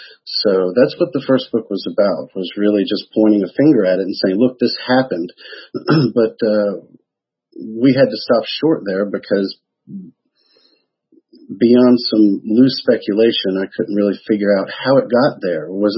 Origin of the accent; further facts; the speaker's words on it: the South, United States; I was fascinated by Masonry because growing up in the South, it's something that's very prevalent.